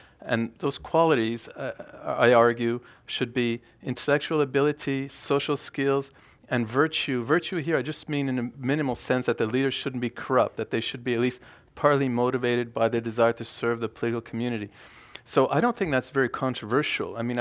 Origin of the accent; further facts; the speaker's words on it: Canada; I'm Canadian